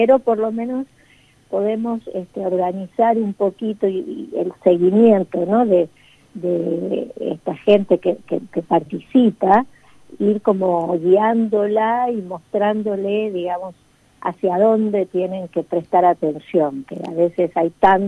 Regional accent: Rosario, Santa Fe, Argentina; also born or lived in Mendoza; Mira, yo soy rosarina y viví mucho tiempo en Mendoza

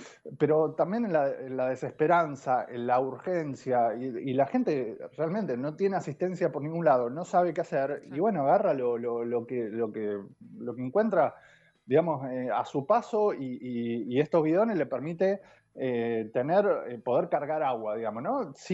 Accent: Argentina; nos une como argentinos, argentinas

